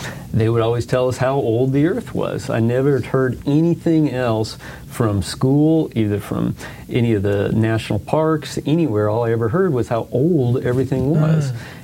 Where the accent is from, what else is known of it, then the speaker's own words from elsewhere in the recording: Denver, Colorado, United States; I grew up in Denver, Colorado, and Denver, they have, it's just a dinosaur mecca.